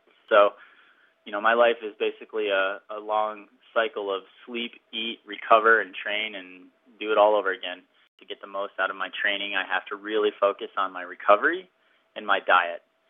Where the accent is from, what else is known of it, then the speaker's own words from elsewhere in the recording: Lake Placid, New York, United States; I'm from Lake Placid, New York. I competed all around the East Coast as a child